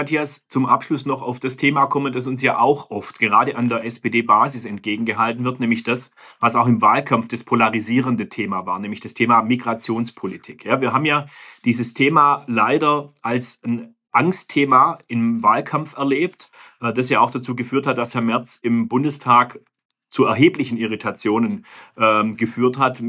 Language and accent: German; Baden-Württemberg, Germany; genau wie uns in Baden-Württemberg